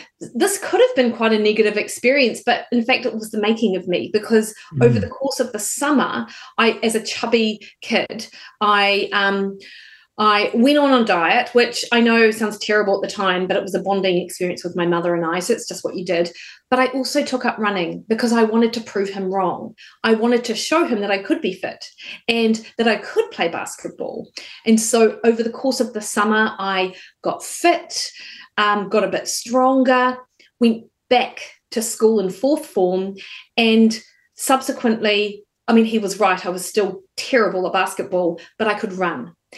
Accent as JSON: {"language": "English", "country": "New Zealand", "said": "I'd played a bit of netball because, of course, I'm a Kiwi, so that's what you did as a girl."}